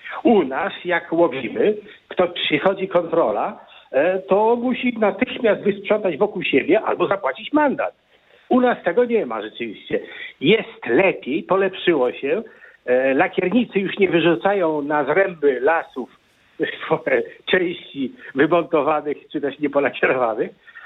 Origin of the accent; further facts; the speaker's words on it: Białystok, Podlaskie Voivodeship, Poland; sam jestem z Białegostoku, jestem w Warszawie, w warsztacie mechanicznym